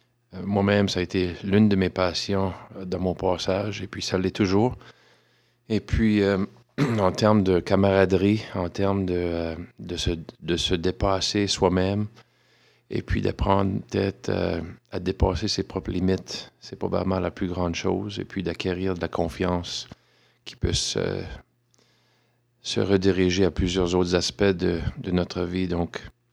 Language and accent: French; Canada; now in Lower Sackville, Canada; puis je suis directeur à l'école du Grand Portage à Lower Sackville. Je suis originaire de la région de Chatican, donc une région qui me tient à cœur. C'est là que j'ai grandi